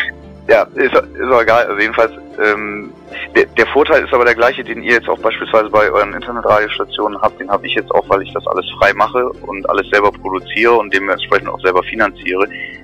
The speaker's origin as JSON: {"language": "German", "region": "Bremen", "country": "Germany", "said": "Also, als Bremer kennt man sich in Hamburg normalerweise nicht ganz gut aus."}